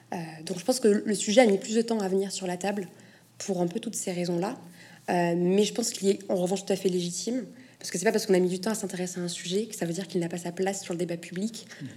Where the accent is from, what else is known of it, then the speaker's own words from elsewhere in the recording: South-West, France; la région dont je suis originaire, c'est-à-dire la région du Sud-Ouest.